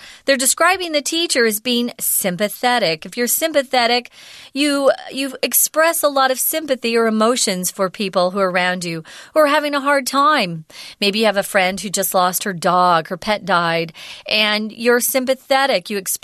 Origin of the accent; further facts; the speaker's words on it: Arizona, United States; I'm from Arizona, but I've never heard of it.